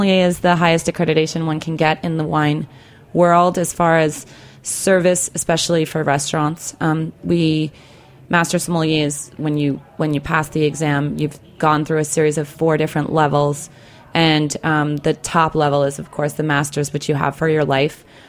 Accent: Queens, New York, United States; I grew up in Queens.

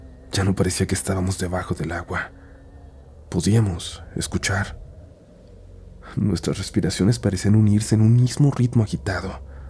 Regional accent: Dominican Republic; Soy de República Dominicana, un país en el que, al igual que el resto de Latinoamérica, está muy arraigada la religión católica.

